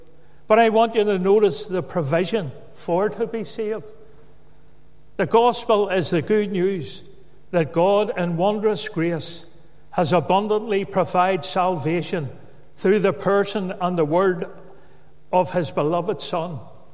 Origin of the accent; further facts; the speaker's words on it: Belfast, Northern Ireland, United Kingdom; As a young man, I was brought up in the Donegal Pass area of Belfast.